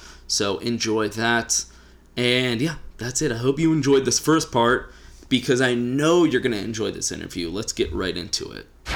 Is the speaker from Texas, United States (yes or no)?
yes; Texas, United States; As a Texan, I was always proud of Whataburger, and they lost my business.